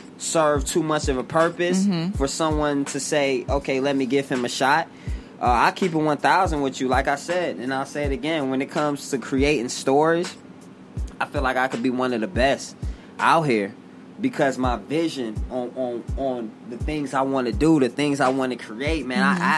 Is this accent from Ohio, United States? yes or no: no; Bronx, New York, United States; I'm from the Bronx, New York. I was 13, 14 of us growing up in a 3-bedroom apartment. I'm the first person in my family to go to college.